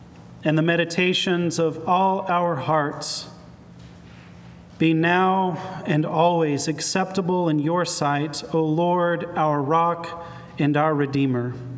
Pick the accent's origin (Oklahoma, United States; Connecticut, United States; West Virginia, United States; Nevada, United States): Oklahoma, United States; I'm from Oklahoma. There are a lot of pastors in Oklahoma who preach, "You got to get God" sermons.